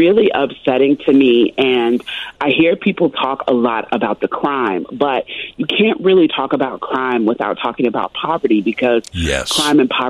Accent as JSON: {"language": "English", "town": "Chicago", "region": "Illinois", "country": "United States", "tie": "born or raised there", "said": "I just remember growing up in Chicago in the 80s and there being so much programming to keep you busy."}